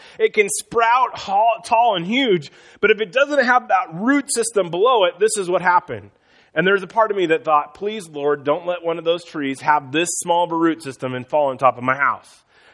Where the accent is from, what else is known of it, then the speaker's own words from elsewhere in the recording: Iowa, United States; But snow doesn't, because I grew up in Northwest Iowa.